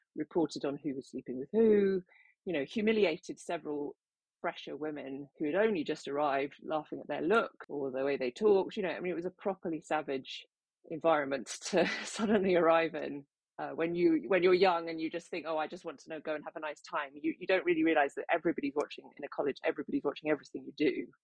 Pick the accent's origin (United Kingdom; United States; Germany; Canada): United Kingdom; Scotland; I didn't feel particularly at home growing up in Scotland.